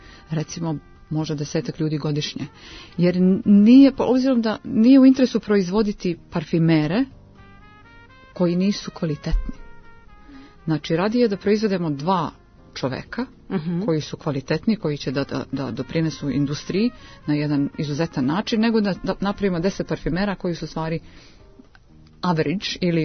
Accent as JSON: {"language": "Serbian", "town": "Prijepolje", "region": "Zlatibor District", "country": "Serbia", "tie": "born there", "said": "Ja sam rođena u Prijepolju, a volim Beograd jer sam baš dosta vremena provodila u Beogradu kao mala."}